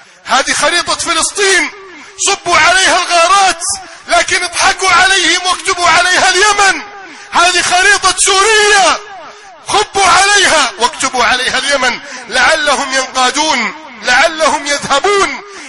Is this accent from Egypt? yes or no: yes; Egypt